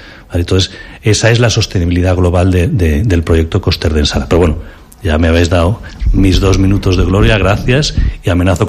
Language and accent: Catalan; Zaragoza, Aragon, Spain; perquè jo, ja sabeu vosaltres que sóc de Saragossa, entonces lo de les fronteres, les línies, ja no ho entenc molt bé.